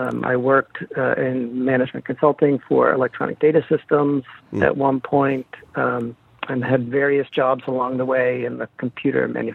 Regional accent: Massachusetts, United States; now in Detroit, United States; I am from Massachusetts.

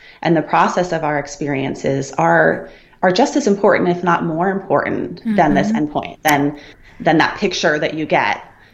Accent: Santa Barbara, California, United States; also born or lived in Colorado; And I grew up in Santa Barbara. I've lived here my whole life. I've never surfed.

